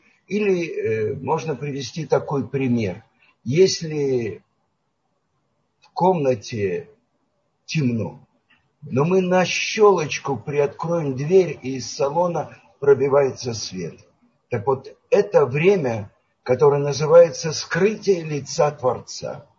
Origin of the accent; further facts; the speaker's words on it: Odesa, Odesa Oblast, Ukraine; Я родился в Одессе. И возле меня была Соборная площадь.